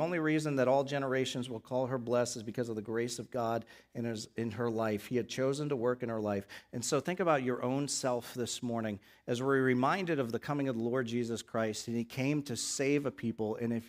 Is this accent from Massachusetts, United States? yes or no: yes; Boston, Massachusetts, United States; I grew up in Boston area. I went to college in the middle of nowhere, Wisconsin.